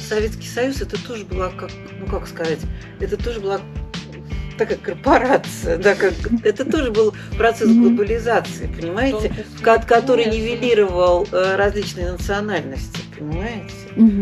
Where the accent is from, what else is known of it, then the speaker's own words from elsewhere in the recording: Saint Petersburg, Russia; я из Питера сама